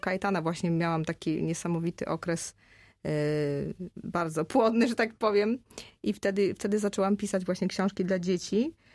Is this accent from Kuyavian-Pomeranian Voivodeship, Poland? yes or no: no; Zbrosławice, Silesian Voivodeship, Poland; also born or lived in Katowice; urodziłam się w Katowicach na Śląsku. Aha. Tak, jestem Ślązaczką, ale mieszkałam większość życia właśnie w tym ośrodku jeździeckim w Zbrosławicach, koło Tarnowskich Gór, pięknej miejscowości, gdzie chodziłam do szkoły podstawowej.